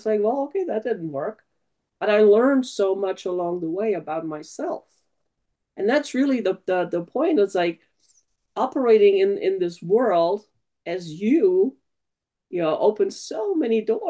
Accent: Germany; English is a second language; now in United States; I grew up in Germany like you, and English is my second language

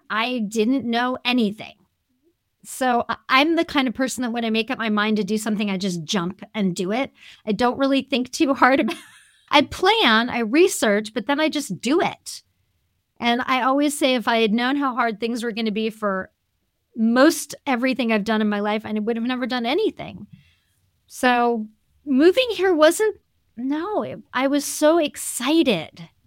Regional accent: United States; And I know, being an American, that we have such a huge identity specifically.

